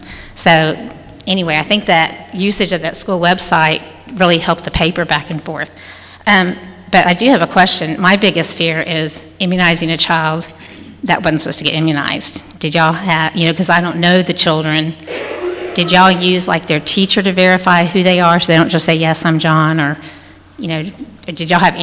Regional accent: Baton Rouge, Louisiana, United States; I'm from Baton Rouge, Louisiana.

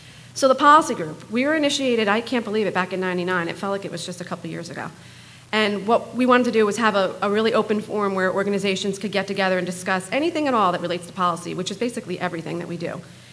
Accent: New Jersey, United States; I'm a very fast talker. I'm from Jersey.

